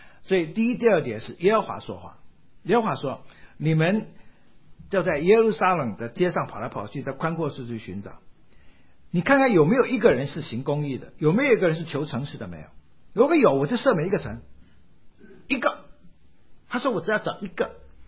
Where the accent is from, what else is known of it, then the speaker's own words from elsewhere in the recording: China; 很多民族包括我们中国人，我们本来就不认识神